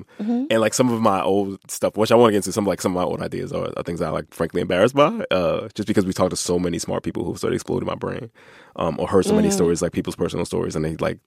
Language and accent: English; Philadelphia, Pennsylvania, United States; a lot of people I grew up with in Philly were like, oh, congratulations on your new job.